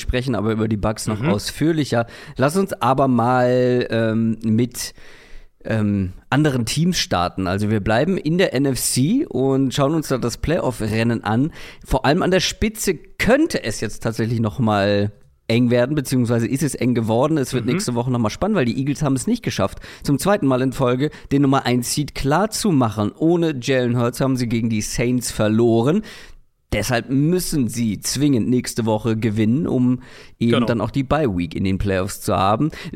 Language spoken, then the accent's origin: German; Hamburg, Germany; Für mich als Hamburger ist das alles das Gleiche.